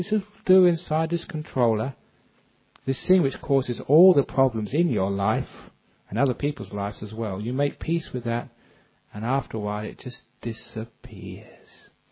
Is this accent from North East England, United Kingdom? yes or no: no; London, United Kingdom; That was part of growing up in London in the 60s and 70s.